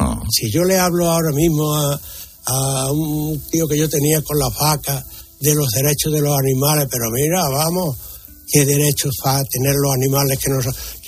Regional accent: Estepa, Andalusia, Spain; born or raised there

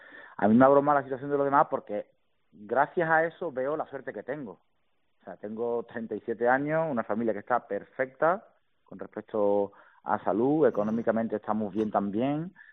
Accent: Spain; como un buen país que somos, español futbolero típico, lamentablemente, solo fútbol.

